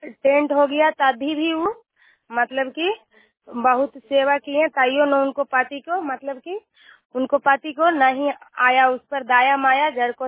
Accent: Nagarnausa, Bihar, India; मैं नगरनौसा का रहने वाला हूँ

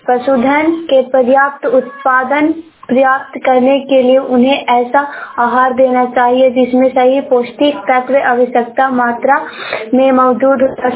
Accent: Bihar, India; कुतिया की रहने वाली हूँ, नालंदा जिले से बोल रही हूँ।

